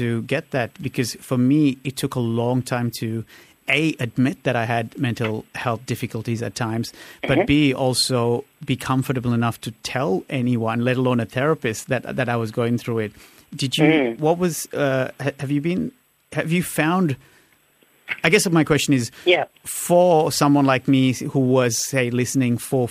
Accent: Sri Lanka; Because, I'm originally from Sri Lanka

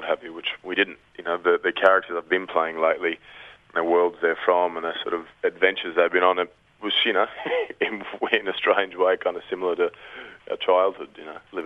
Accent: Northern Territory, Australia; also born or lived in Victoria; Look, I live in a lot of different places, and I guess my earliest memories were up there, you know, buffalo and crocodiles and what have you

